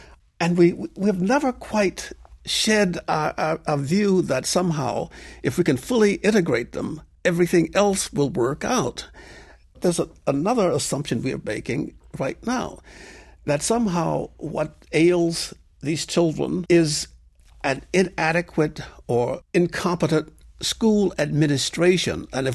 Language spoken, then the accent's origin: English; Okolona, Mississippi, United States; a program I've started in my hometown of Okolona, Mississippi, as you so correctly pronounced